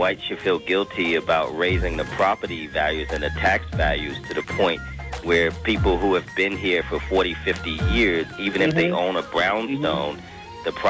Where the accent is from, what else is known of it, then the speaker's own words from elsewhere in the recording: New York City, New York, United States; I've been living in Harlem all my life. In fact, I don't know how much you know about Harlem, but I was born in Sydenham Hospital.